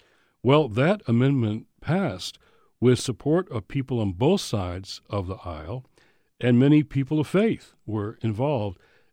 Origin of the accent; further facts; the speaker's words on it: Michigan, United States; Here's what automatic voter registration would mean in my home state of Michigan.